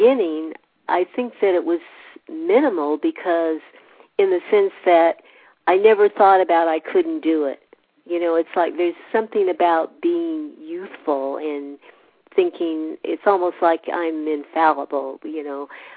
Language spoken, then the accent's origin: English; San Diego, California, United States; I said, you know, I grew up in San Diego. This pace is fast for me.